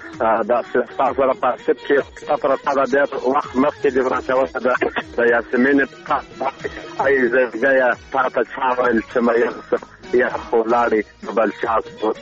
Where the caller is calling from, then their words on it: Arghandab, Kandahar, Afghanistan; کوم دا کندهار ولایت درغنداب ولسوالۍ څخه مې